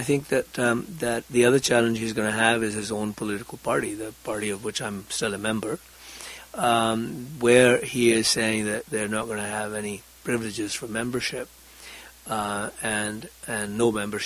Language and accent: English; India; I know about Afghanistan because I grew up in India. It's closer.